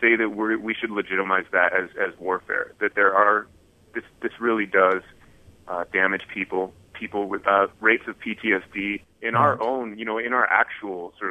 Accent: Paramount, California, United States; I was raised in Paramount. I'm proud of where I'm from. I loved it. Right. And it bordered the LA River along with Compton.

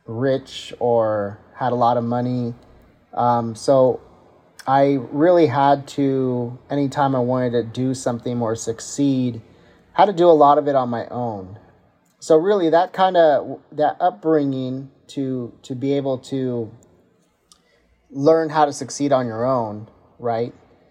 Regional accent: United States; And so having the two cultures, then obviously living in America, growing up in America, being American, you know, it's a whole other side of the way you think.

